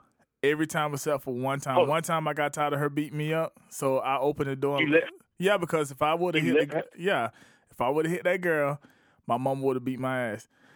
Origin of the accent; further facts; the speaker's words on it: Batesburg-Leesville, South Carolina, United States; even though I'm from Batesburg, Leesville, South Carolina, and being from a small town yourself